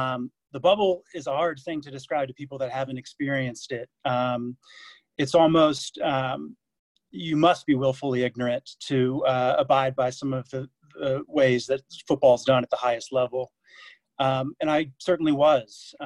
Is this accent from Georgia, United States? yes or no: no; Dayton, Ohio, United States; now in London, United Kingdom; a short film unrelated to sports about my hometown of Dayton, Ohio, which had a really tumultuous 2019.